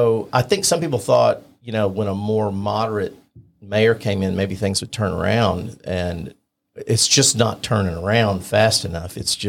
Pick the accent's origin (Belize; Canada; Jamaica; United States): United States; Austin, Texas; When growing up in Austin, Ronnie had been a municipal judge when Austin was a small town